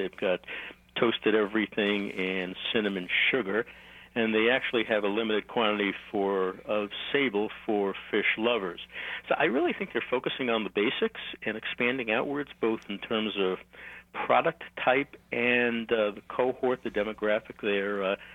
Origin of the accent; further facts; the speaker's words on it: New York, United States; I am a New Yorker